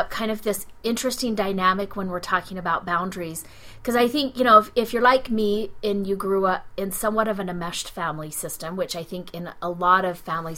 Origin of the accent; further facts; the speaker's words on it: Utah, United States; I grew up in Utah, like really benign.